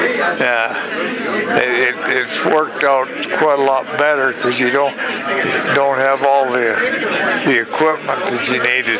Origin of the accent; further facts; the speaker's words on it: Eureka, Montana, United States; born there; I was born in Eureka, Montana, 1930.